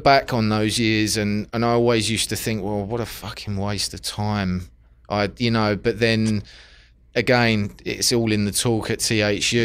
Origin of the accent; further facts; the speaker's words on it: London, United Kingdom; being growing up in South London, where yeah. I grew up, it's kind of, it's a bit rough.